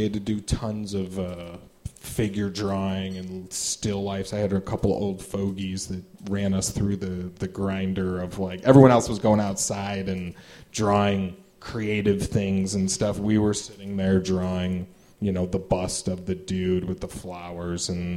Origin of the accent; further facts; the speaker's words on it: Hoffman Estates, Illinois, United States; also born or lived in Des Plaines / Chicago; I actually grew up on the mean streets of Hoffman Estates. Been there? It's rough.